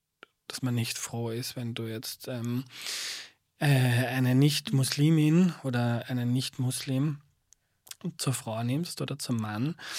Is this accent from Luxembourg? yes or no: no; Lower Austria, Austria; Also ich bin aufgewachsen in Niederösterreich. In Niederösterreich wächst man, oder zumindest war das in den 90ern so, wächst man katholisch auf.